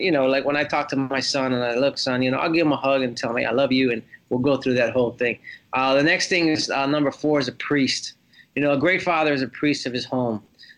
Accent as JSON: {"language": "English", "region": "New Jersey", "country": "United States", "tie": "born or raised there", "said": "So though I went through that growing up in New Jersey and my mom and dad split, I was in third grade, and it was very hard for me."}